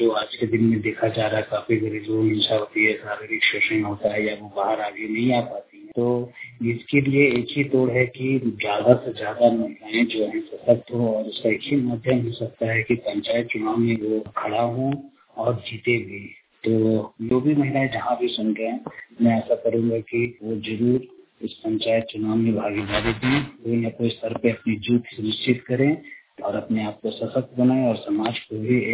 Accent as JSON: {"language": "Hindi", "town": "Ranchi", "region": "Jharkhand", "country": "India", "said": "मैं रांची का रहने वाला हूँ।"}